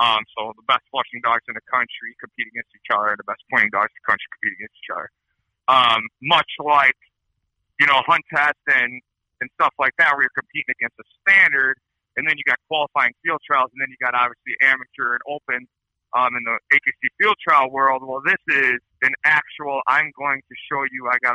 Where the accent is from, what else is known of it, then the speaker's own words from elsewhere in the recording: Wisconsin, United States; from Wisconsin with the Black Wing Shooting Kennels